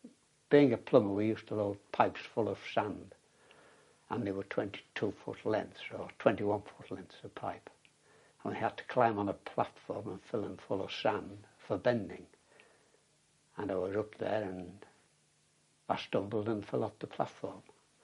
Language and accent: English; Bootle, North West England, United Kingdom; born there; I was born in Bootle. That is a borough of just on the north side of Liverpool.